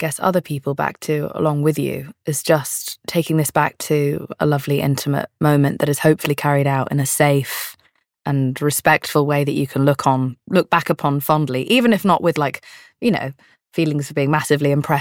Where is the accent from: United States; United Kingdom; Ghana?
United Kingdom; London; I'm from London. It's also old here.